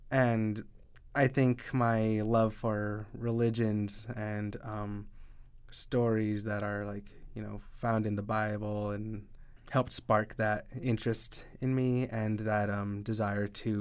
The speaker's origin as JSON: {"language": "English", "town": "Santa Fe", "region": "New Mexico", "country": "United States", "tie": "born or raised there", "said": "You know, even me growing up in Santa Fe, it was very much the Pueblo Revolt didn't happen."}